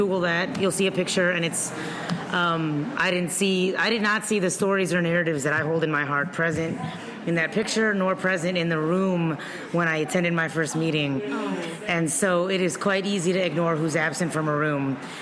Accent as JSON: {"language": "English", "country": "Philippines", "lives_now": "Minnesota, United States", "said": "right away when I moved to Minnesota, I didn't really realize how different my culture could be. I'm Filipina."}